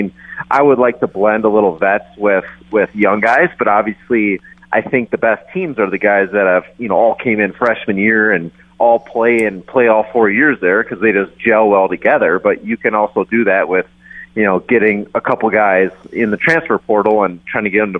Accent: Minnesota, United States; I never got on a pair of skis in my life, and I grew up in Minnesota, so.

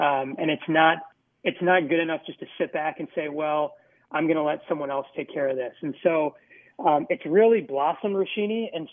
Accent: Minneapolis, Minnesota, United States; I grew up in Minneapolis, this is home.

